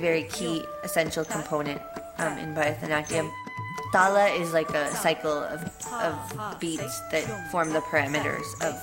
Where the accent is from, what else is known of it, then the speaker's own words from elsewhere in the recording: Los Angeles, California, United States; I'm from Los Angeles. I was born and brought up here.